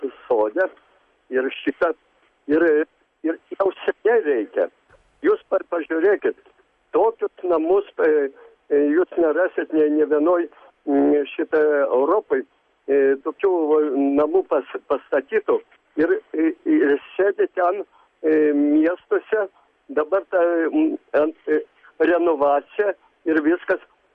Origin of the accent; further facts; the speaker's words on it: Pajieslys, Kaunas County, Lithuania; aš iš Pajaslio ir tai, kai mano, tarčiakant, mano tėviškis.